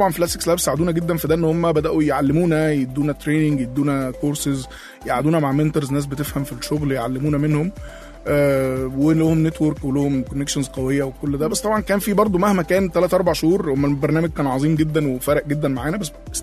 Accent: Tanta, Gharbia, Egypt; now in Cairo, Egypt; احنا كنا جايين انا من طنطا

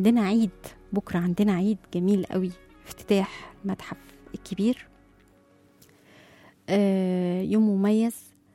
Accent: Egypt; بتخلينا فرحانين أن احنا مصريين

